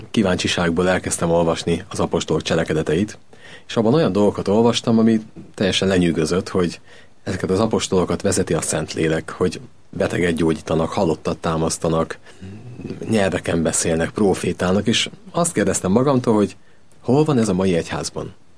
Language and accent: Hungarian; Budapest, Hungary; én a parlament mellett nőttem fel, az Alkotmány utcában laktunk mindig is